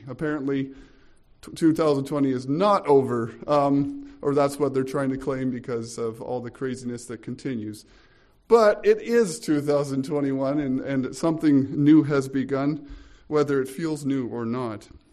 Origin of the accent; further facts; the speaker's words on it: Carstairs, Alberta, Canada; I'm from Carstairs, and I serve at the Bethel Church as the worship arts and the and youth pastor there.